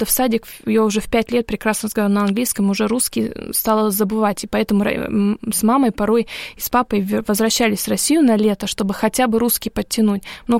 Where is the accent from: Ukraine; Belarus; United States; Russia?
United States; California; accent: Californian; first language English; Russian is a second language; хотя у меня, конечно, не британский акцент, я могу его сделать, но у меня калифорнийский такой акцент, американский